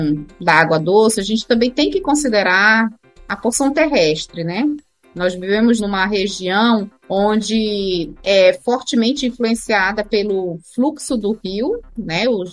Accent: Santarém, Pará, Brazil; Eu sou daqui, da região do Tapajós, eu nasci e me criei aqui em Santarém, na região amazônica, né?

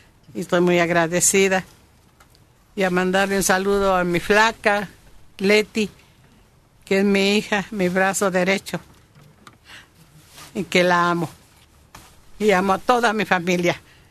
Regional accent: Veracruz, Mexico; Porque hoy me regreso a mi tierra, a Veracruz.

